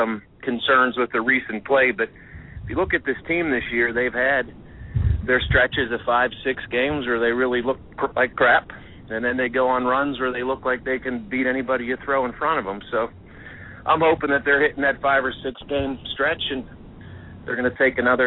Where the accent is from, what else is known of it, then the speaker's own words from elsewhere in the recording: Jefferson Hills, Pennsylvania, United States; I'm from Jefferson Hills.